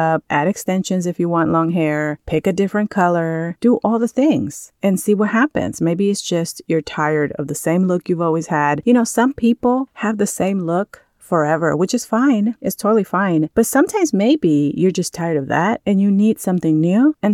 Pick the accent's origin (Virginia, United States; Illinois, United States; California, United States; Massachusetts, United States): California, United States; also born or lived in Bay Area; I grew up in California almost all my life. From the time I was 7 years old, I grew up in California and I stayed in the Bay Area.